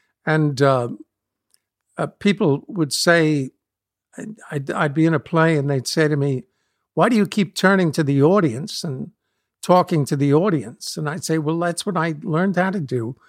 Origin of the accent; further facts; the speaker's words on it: New York City, New York, United States; I was raised in New York City, and I went to dancing school and learned how to sell a song